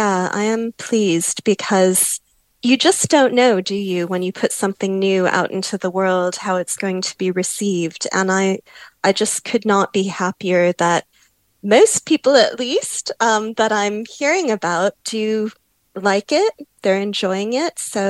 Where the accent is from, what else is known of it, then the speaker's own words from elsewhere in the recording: Chicago, Illinois, United States; I grew up in Chicago, so it's, you know, a 2.5 hour flight or something.